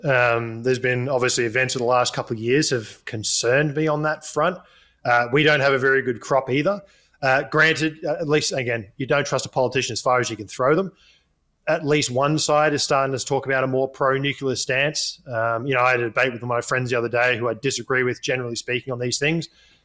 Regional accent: Australia; Because as an Australian, that's what concerns me, is the fact that we are dependent on other nations for our energy supplies.

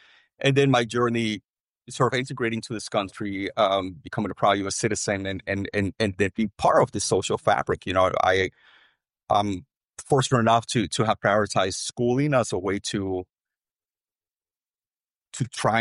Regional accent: El Salvador; So I was born and raised in El Salvador towards the latter part of the Civil War.

